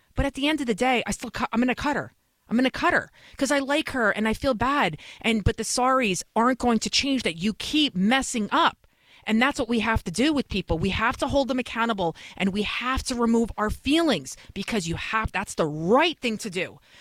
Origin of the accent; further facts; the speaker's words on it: New York City, New York, United States; Now, I know I'm a crazy Albanian. I'm from the Bronx.